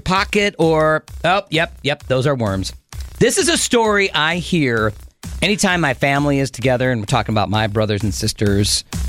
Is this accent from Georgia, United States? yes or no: no; Chicago, Illinois, United States; As a kid growing up in Chicago area, I would always have little worms.